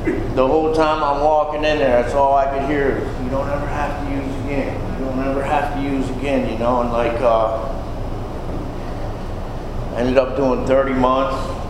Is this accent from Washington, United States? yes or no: no; Albany, New York, United States; originally from the Albany Rensselaer area of Narcotics Anonymous in New York State. And that's where that was my stomping grounds from the time I was a child till whenever.